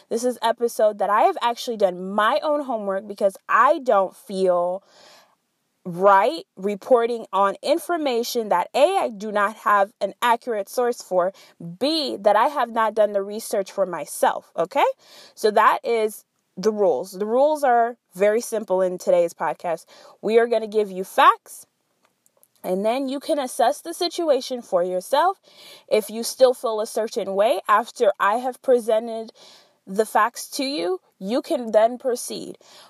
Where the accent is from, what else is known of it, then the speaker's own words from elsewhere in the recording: DR Congo; now in United States; I am of Congolese origin. I am from the Democratic Republic of Congo, but I reside in the US and then I also reside in China.